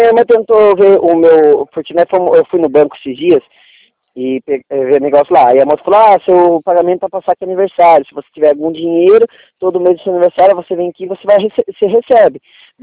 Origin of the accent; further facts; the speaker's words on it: Itapetininga, São Paulo, Brazil; Eu sou de Itapetininga.